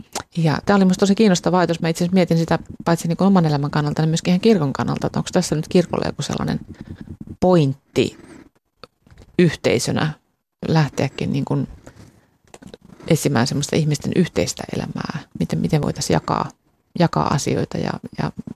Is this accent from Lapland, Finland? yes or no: yes; Sodankylä, Lapland, Finland; Terveisiä vaan sen Sodankylän, niin, kotikyläni.